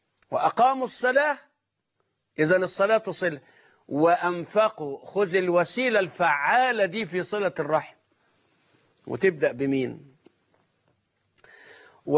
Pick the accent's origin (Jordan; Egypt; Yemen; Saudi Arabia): Egypt; Mansoura, Dakahlia; كان عندنا في المنصورة